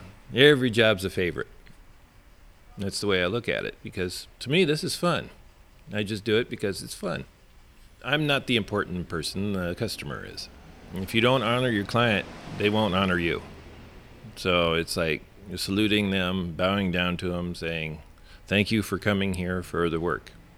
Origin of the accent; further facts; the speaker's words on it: Glendale, California, United States; I was born in Glendale, California, and pretty much lived there all my life.